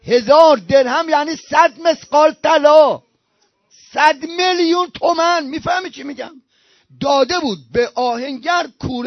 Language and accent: Persian; Mashhad, Razavi Khorasan, Iran; moved away as an adult; now in Qom, Iran; 20 سال پیش از این، 20 سال، 20 خورده سال از پدر من از مشهد اومدیم